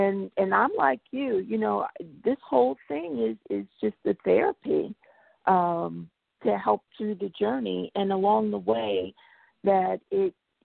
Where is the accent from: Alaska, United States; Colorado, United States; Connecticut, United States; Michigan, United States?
Connecticut, United States; you know I'm from the Connecticut area